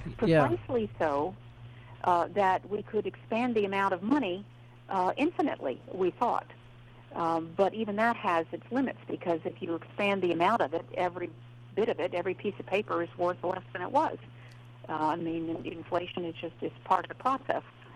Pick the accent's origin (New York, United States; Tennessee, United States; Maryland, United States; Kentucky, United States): Maryland, United States; Towson; Well, I did too. I grew up in Towson.